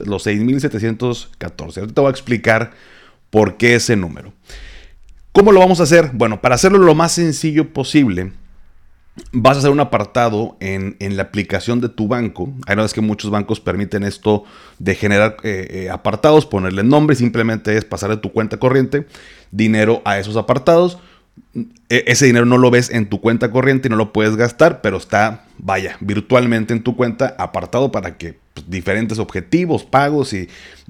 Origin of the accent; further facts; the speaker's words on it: Mexico; uno como mexicano